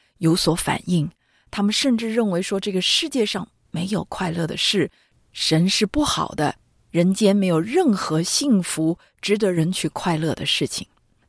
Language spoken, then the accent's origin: Chinese; China; 因为我们中国人有句老话说